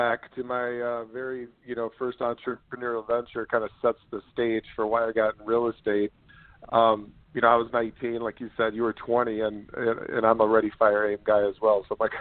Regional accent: Ohio, United States; now in Michigan, United States; And I've lived here for about 20 years, and I grew up in Ohio near Cleveland.

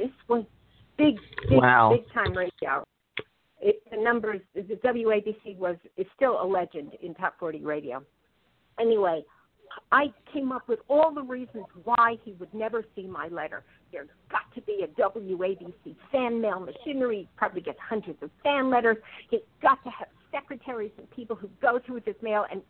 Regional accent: New York City, New York, United States; I grew up in New York City. I belonged to a teen fashion group put on by a local department store.

